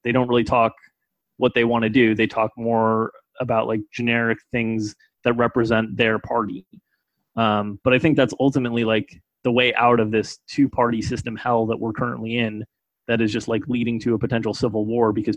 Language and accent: English; United States; born there; Like, I was born in the United States to a well-off family.